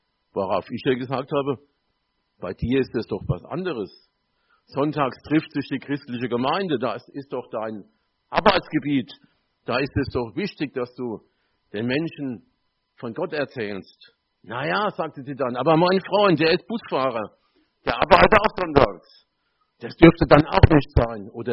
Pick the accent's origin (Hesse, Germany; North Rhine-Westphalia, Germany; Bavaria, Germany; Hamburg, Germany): Hesse, Germany; Groß-Zimmern; Ich komme aus Großzimmern, ist gerade hier über den Berg